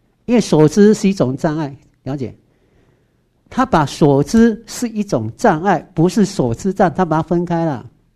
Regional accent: Taiwan; 这个就是我们台湾人

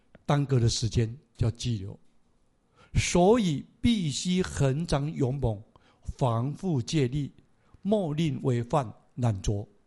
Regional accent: Taiwan; 但是现在我们中国人，我们台湾人，他很喜欢呢

